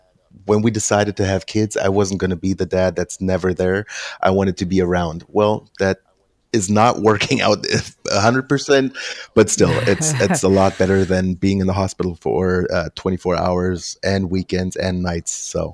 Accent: Berlin, Germany; born and raised in Berlin, Germany.

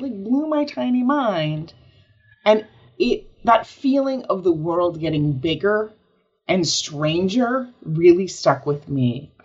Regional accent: New Jersey, United States; Okay, I grew up on the Jersey Shore, back before that had any particular significance. about 5 miles from the beach. And so it's close to Asbury Park.

